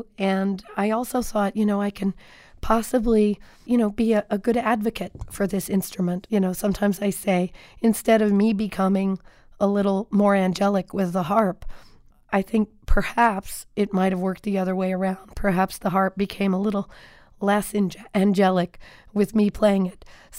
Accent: Norman, Oklahoma, United States; I grew up in Norman, Oklahoma, your neck of the woods, and I was very much a tomboy as a kid.

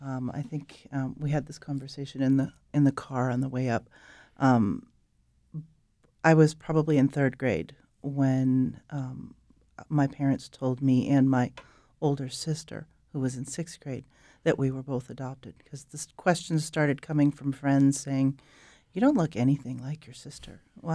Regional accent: Biddeford, Maine, United States; born there; I was born in Biddeford, and my birth mother stayed at St. Andre's Home in Biddeford while she was pregnant for me.

